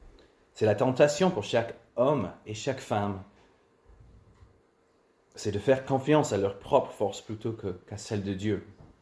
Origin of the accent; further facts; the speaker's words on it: United States; French is a second language; en tant qu'Américain, j'ai grandi en étant nourri d'une propagande constante sur la puissance de l'armée américaine.